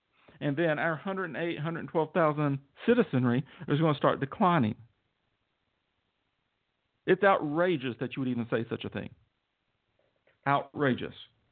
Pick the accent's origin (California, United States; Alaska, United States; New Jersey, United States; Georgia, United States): Georgia, United States; now in Pearland, United States; I'm from Georgia, and here I am in Texas, and a citizen of Pearland, Texas